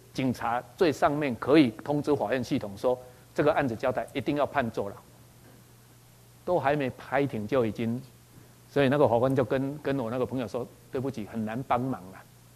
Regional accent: Taiwan; 如果像我遭遇那样的话，我们台湾人是很可怜的

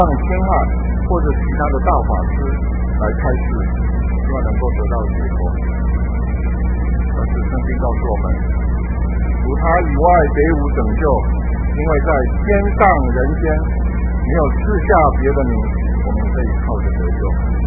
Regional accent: Taiwan; 就是我们台湾人幸灾乐祸，也喜欢看到血、血腥腥的场面。

